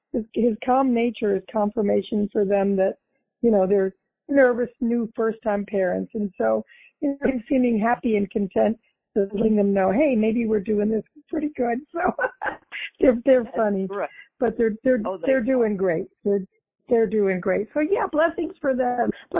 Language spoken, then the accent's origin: English; Connecticut, United States; moved away; I grew up in Connecticut, Sarah, and I really miss those beautiful colors.